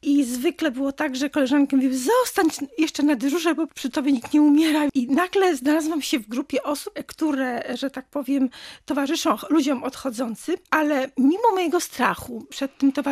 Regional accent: Lublin Voivodeship, Poland; Ja pochodzę właśnie z bardzo religijnej rodziny. Pochodzę ze wsi, z takiej małej miejscowości. Pochodzę z Lubelszczyzny.

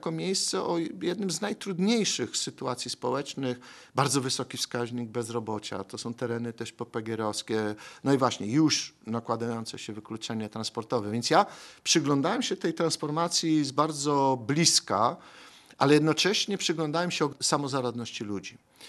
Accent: Pomeranian Voivodeship, Poland; jestem nie tylko Kaszubą, bo po stronie mamy, to ja jestem z Kociewia. A właściwie jestem z takiego miejsca. Dzisiaj jest to gmina Czersk, bardzo rozległa gmina.

